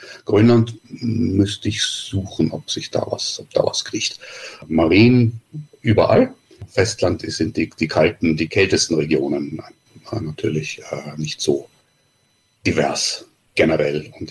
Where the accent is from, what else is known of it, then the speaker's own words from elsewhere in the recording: Vienna, Austria; moved away as an adult; also born or lived in Basel, Switzerland / New Zealand; now in Greifswald, Germany; Begonnen hat das Ganze in Wien. Ich bin also gebürtiger Wiener, habe dort auch studiert, meine Doktorarbeit gemacht und dann auch noch einen kurzen Postdoc.